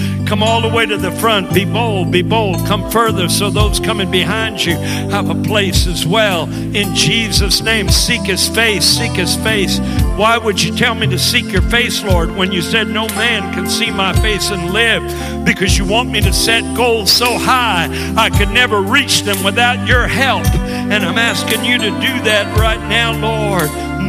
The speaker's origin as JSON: {"language": "English", "town": "Monterey", "region": "California", "country": "United States", "tie": "born there", "said": "I was born in California, in Monterey, California, 1951, for such a time as this."}